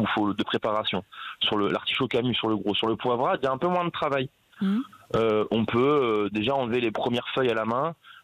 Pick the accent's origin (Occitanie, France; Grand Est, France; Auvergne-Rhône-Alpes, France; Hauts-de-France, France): Grand Est, France; Reims; also born or lived in Cannes; Moi, je suis cannois. J'ai grandi à Reims.